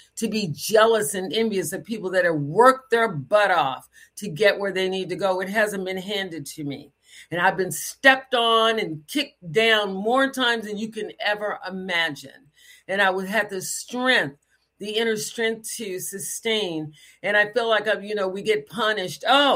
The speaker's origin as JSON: {"language": "English", "country": "United States", "said": "I feel embarrassed some days of being American."}